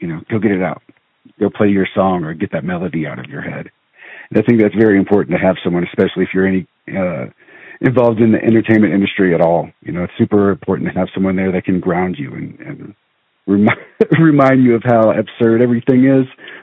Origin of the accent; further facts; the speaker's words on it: Louisiana, United States; out in Texas and Louisiana, which is where, as I said, I was from Louisiana. So we basically did the South. And then whenever I moved up here